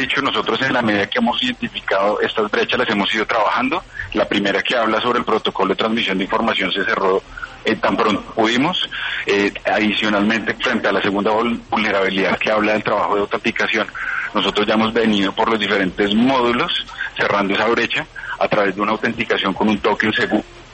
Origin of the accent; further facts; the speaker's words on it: Colombia; como colombianos